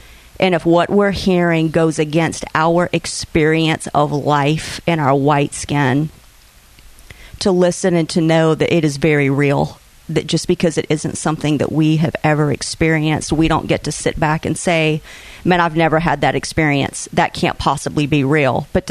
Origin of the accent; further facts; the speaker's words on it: Mississippi, United States; I did not grow up in a diverse city. I did not grow up in a diverse neighborhood.